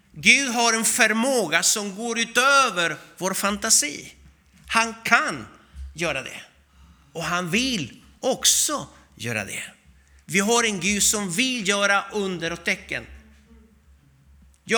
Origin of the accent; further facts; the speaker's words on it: Albania; Och han pratar med lite dialekt från norra Albanien där jag kommer ifrån.